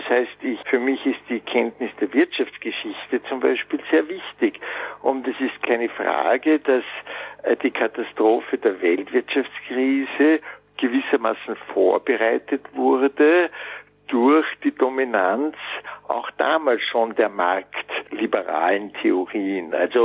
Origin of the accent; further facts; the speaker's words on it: Vienna, Austria; ich komme ja aus Wien, der Stadt von Sigmund Freud